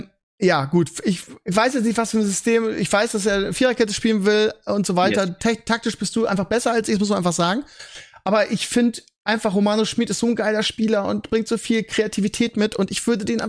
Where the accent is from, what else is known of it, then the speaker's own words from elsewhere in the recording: Bremen, Germany; Wo, gerade als Bremer